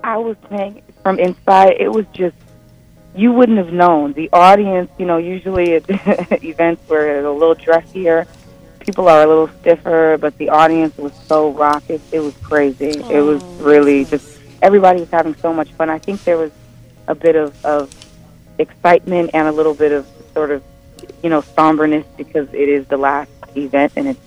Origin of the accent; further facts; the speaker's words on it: San Diego, California, United States; I talked about growing up in Southeast San Diego and not having money.